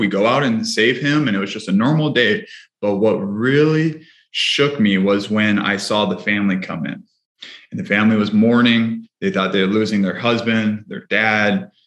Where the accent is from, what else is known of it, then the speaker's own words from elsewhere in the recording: Hawaii, United States; I was the youngest of three, grew up in Hawaii ever since I was 6 years old